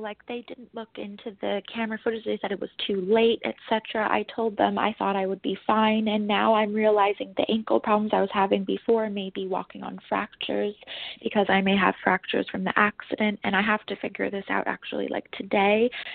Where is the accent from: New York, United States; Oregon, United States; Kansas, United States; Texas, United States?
New York, United States; I'm from New York.